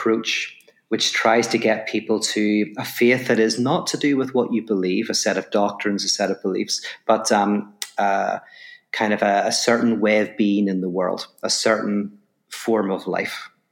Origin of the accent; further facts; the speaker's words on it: Ireland; now in Los Angeles, United States; obviously from my accent, people will know I'm from Ireland. I live in Los Angeles now